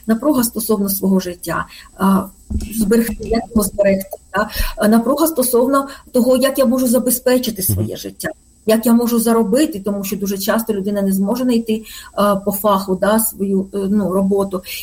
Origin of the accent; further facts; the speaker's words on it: Melitopol, Zaporizhzhia Oblast, Ukraine; якщо я жила на території там Мелітополя, наприклад, да, довгі роки з дитинства, да, і це для мене мій рідний край.